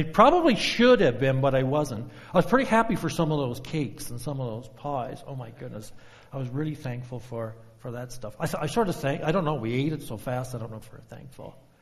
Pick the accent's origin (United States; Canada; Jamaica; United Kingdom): Canada; Newfoundland and Labrador; I remember back when I was just a wee lad growing up in Newfoundland.